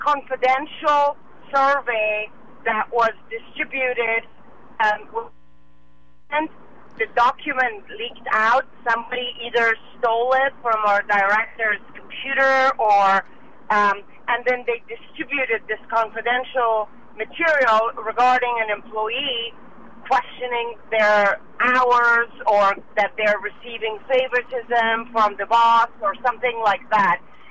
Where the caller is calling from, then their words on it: San Francisco, California, United States; I'm calling from San Francisco.